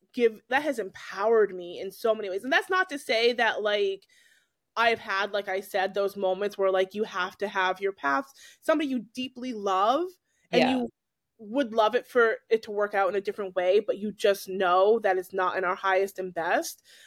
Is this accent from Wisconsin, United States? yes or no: no; New Hampshire, United States; growing up in New England, we were the only Black kids and we are Black biracial. So other than my family, that was it.